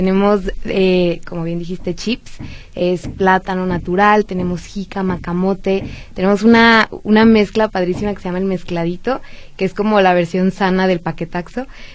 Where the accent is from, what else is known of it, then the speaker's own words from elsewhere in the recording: Mexico; todo esto que como mexicanos, pues, ya consumimos normalmente